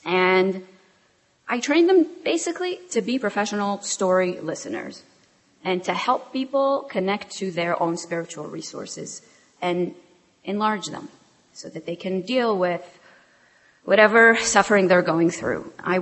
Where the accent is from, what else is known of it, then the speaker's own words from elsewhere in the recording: Israel; moved away as an adult; now in United States; See, I grew up in Israel. I didn't even grow up here. And I got here in my late 20s